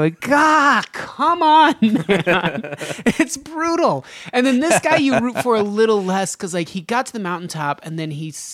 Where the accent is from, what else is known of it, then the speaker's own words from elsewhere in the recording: Reno, Nevada, United States; Reno, Nevada.